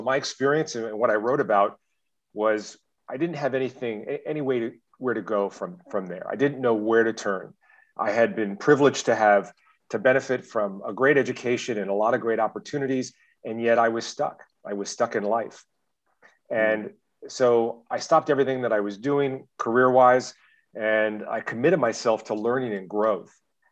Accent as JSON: {"language": "English", "town": "San Diego", "region": "California", "country": "United States", "said": "from the United States, San Diego. I'm a father of two, been married 12 years"}